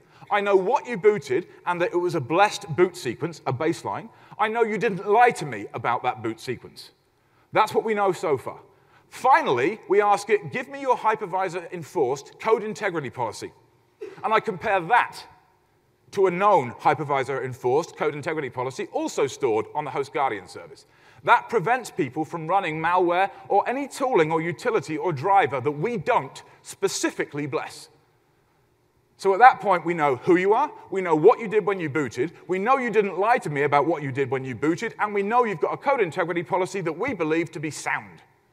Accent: United Kingdom; I'm far more trustworthy, obviously, seeing as, you know, I'm British and you can trust us.

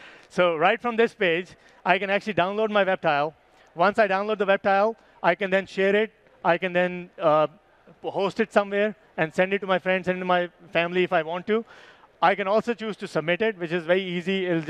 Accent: Pakistan; I personally, because I'm from Pakistan

